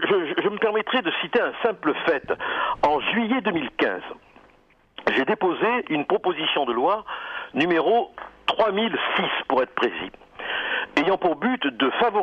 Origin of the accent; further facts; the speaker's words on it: France; Je suis français, c'est tout. Je suis français.